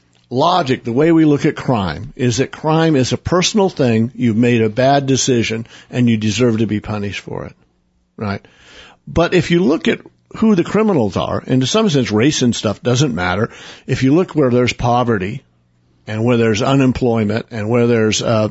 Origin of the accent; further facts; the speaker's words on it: Oklahoma, United States; When I was growing up in Oklahoma, when I went to college, you could drive around the town on paved streets.